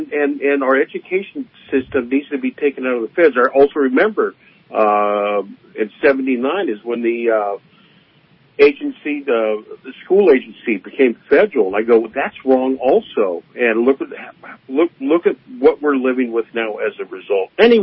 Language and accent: English; California, United States; I remember back when I grew up in Napa Valley when they incorporated the city, and I'm just a 12, 13-year-old kid, and I go, this is wrong.